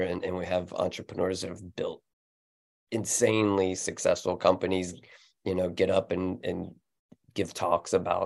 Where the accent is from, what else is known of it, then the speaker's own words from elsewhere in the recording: Florida, United States; And then I was from Florida. He was from Florida. He, after 2 years, went back to Florida. I grew up in Florida.